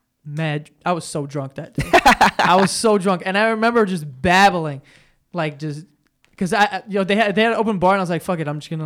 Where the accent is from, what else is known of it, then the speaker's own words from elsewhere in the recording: New York, United States; Like, I always tell people, like, I'm such a New Yorker.